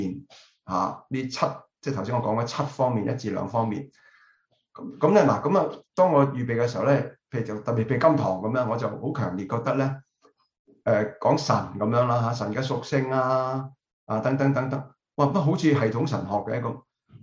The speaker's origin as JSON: {"language": "Cantonese", "country": "China", "said": "我哋中國人咧好緊要嘅呢個 value 嚟㗎"}